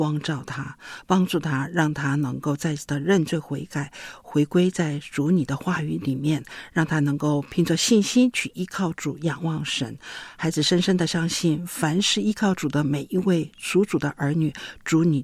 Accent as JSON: {"language": "Chinese", "country": "China", "said": "我们中国人是非常非常注重这个传统的礼节"}